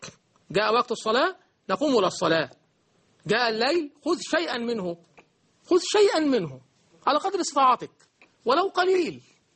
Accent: Egypt; بلدنا مصر

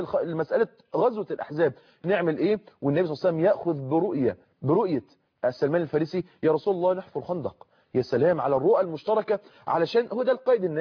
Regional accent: Egypt

